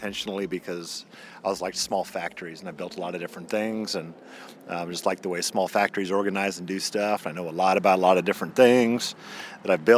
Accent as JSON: {"language": "English", "town": "Seattle", "region": "Washington", "country": "United States", "tie": "born or raised there", "said": "growing up in Seattle, it was pretty easy to find good coffee back when Starbucks was starting"}